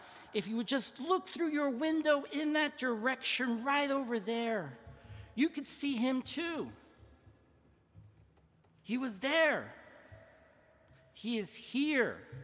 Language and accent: English; Hermosillo, Sonora, Mexico; moved away; leaving my hometown of Hermosillo, Mexico, to another part of my beloved Mexico.